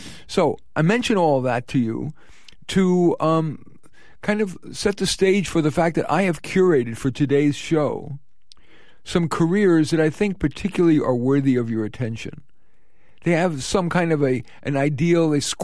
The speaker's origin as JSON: {"language": "English", "region": "New York", "country": "United States", "said": "And I noticed her New York accent. And of course, I'm from New York."}